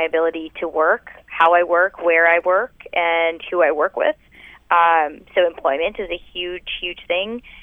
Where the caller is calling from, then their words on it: Hamilton, Ontario, Canada; I am from Hamilton, Ontario.